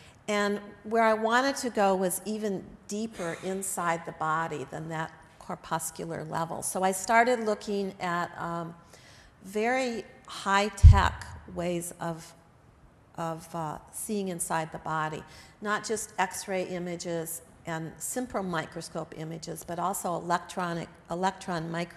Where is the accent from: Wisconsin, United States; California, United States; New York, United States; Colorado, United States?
Wisconsin, United States; And also, I grew up Catholic in Wisconsin, and I have always felt that that's a part of my using red